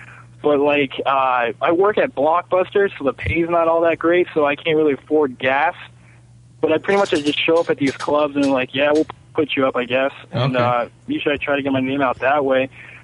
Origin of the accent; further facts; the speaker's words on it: Marshalltown, Iowa, United States; Yeah, I was born in Marshalltown, Iowa.